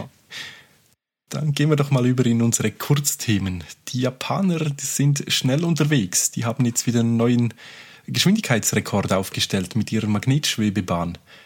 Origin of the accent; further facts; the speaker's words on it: Switzerland; Bei uns in der Schweiz